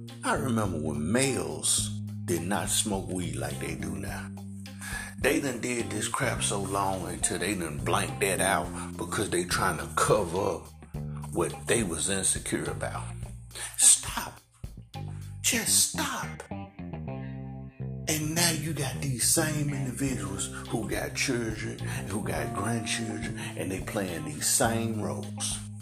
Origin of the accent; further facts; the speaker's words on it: Memphis, Tennessee, United States; I'm from Tennessee, if you don't know. My hometown is Memphis. Love the country.